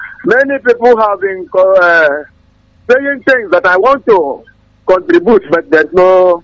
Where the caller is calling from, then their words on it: Aba, Abia, Nigeria; I'm calling from Degema, Aba.